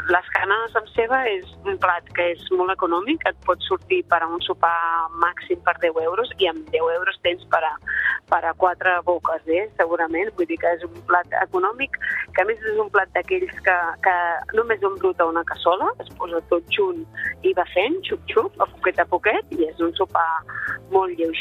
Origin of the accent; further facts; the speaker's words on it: Vilanova i la Geltrú, Catalonia, Spain; Jo soc de Vilanova i la Geltrú i tenim un dels ports pesquers més importants en gambes.